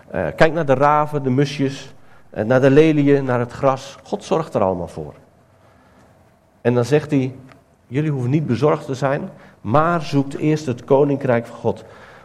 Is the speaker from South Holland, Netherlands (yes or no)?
no; Zeeland, Netherlands; ik kom zelf uit Zeeland.